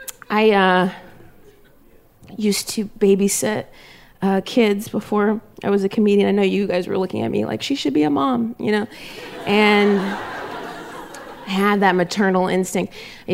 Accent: Ohio, United States; We grew up in Ohio, and I don't know if they're native to that land or what, but we kept them in our garage, and in the hot Ohio summers, they definitely died in there.

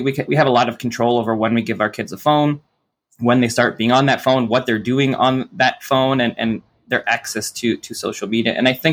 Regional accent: Toronto, Ontario, Canada; I grew up in Toronto.

